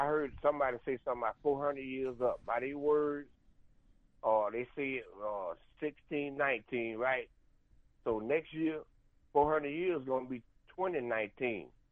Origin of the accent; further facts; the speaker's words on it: Florida, United States; also born or lived in Georgia; I grew up in South Florida. I was born in Georgia right here